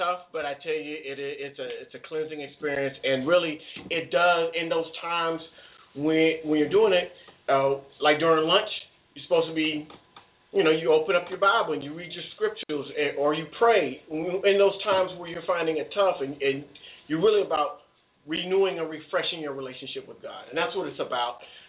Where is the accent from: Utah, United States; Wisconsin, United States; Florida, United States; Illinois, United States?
Florida, United States; But I've got my long johns on, because I'm from Florida, so I got thin blood.